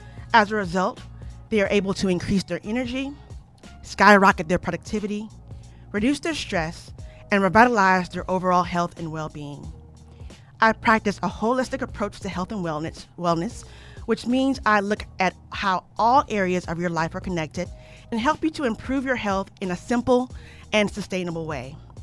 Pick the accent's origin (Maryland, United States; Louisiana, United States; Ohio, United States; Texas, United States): Texas, United States; Houston; I was born and raised in Houston, and I have one older sister.